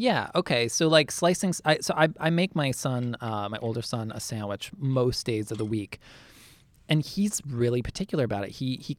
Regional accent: Massachusetts, United States; I grew up outside Boston.

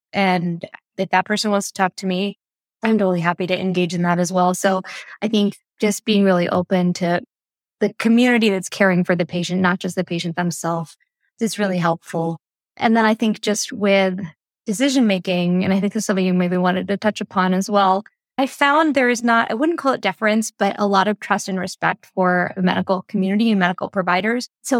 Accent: New Jersey, United States; born there; I was born in New Jersey to parents from India.

